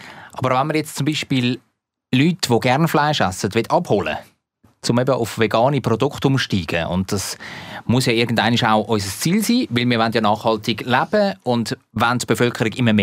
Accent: Zurich, Switzerland; als guter Zürcher, als waschechter Zürcher.

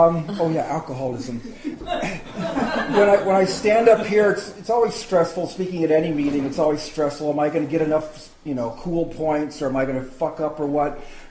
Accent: Phoenix, Arizona, United States; So I grew up in Phoenix, Arizona. When I was 19, just almost ready to turn 20, I was addicted to heroin.

